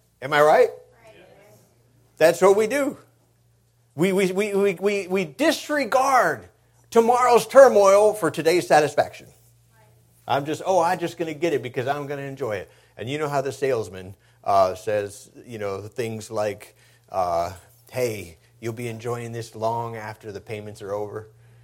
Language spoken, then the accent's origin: English; El Paso, Texas, United States; As a young person, I grew up in El Paso, Texas. All of my friends spoke Spanish.